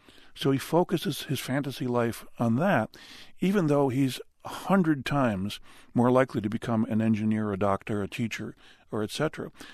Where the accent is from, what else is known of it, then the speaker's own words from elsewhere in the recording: Buffalo, New York, United States; I grew up in Buffalo, New York, and like all true sons of Buffalo, I died 1,000 deaths